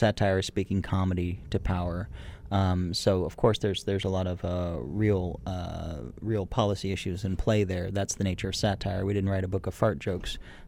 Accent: United States; now in Canada; because I'm American and a Canadian permanent resident

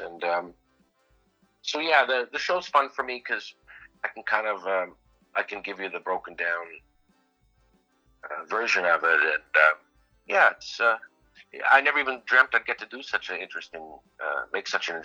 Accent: Winnipeg, Manitoba, Canada; it's about my growing up in Winnipeg and the Charleswood neighborhood

